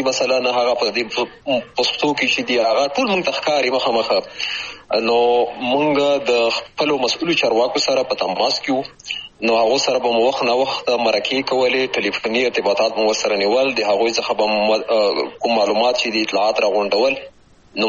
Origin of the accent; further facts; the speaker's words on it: Khyber Pakhtunkhwa, Pakistan; ما هغه 1940 کال و چې زه په همدې ولسوالۍ کې پیدا شوم، د بابو خیلو نیمې ځای کې چې دا هم همدغه ته هم جواره ولسوالۍ ده، د ښکته پښتونخوا هغه ولسوالۍ چې د ډیورن کرخې سره جوخته